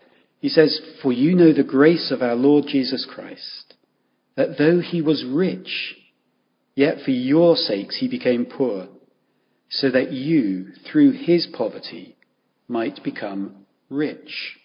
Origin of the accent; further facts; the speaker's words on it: United Kingdom; I suspect the answer is because we're British, we wouldn't talk about it because we don't talk about money